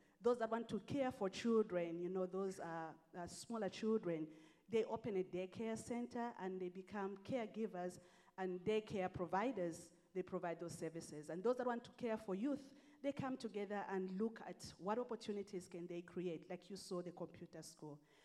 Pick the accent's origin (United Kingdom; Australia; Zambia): Zambia; now in South Africa; I'm an African child. I'm not South African. I'm Zambian by birth, and I've lived amongst the Zulu people for 22 years.